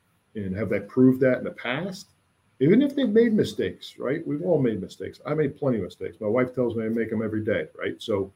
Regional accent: New Jersey, United States; where I grew up in North Jersey, and you know, the mindset we had

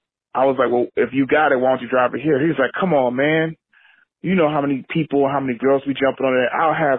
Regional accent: California, United States; I'm from the Bay Area.

